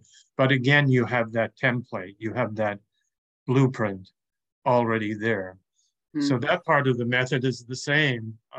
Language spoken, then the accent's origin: English; Newfoundland and Labrador, Canada; It's the story of my eighth year growing up in Newfoundland, the most easterly province of Canada. And I lived in the most easterly part of that province, so way out in the North Atlantic.